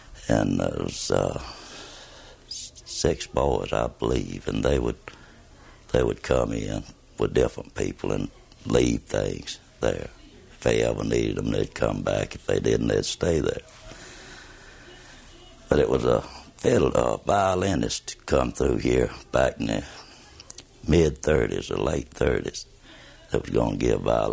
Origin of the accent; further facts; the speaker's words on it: United States; I was born here in Madison County, 1931, March 4th, within a mile of where we're at right now.